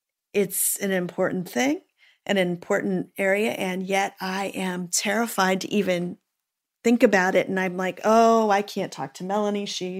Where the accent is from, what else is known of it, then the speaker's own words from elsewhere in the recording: Oklahoma, United States; I grew up in Oklahoma, the buckle of the Bible Belt